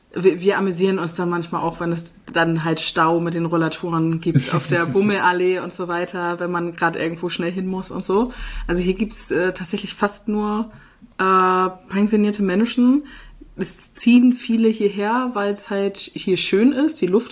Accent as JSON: {"language": "German", "town": "Henstedt-Ulzburg", "region": "Schleswig-Holstein", "country": "Germany", "said": "ich komme halt aus Schleswig-Holstein, aus dem wunderschönen Hennstedt-Ulzburg, was niemand kennt, außer dass sie bei den Frauen recht gut im Fußball sind und da auch DFB-Pokal immer aktiv dabei. Und ich bin dann eben fürs Studium nach Kiel."}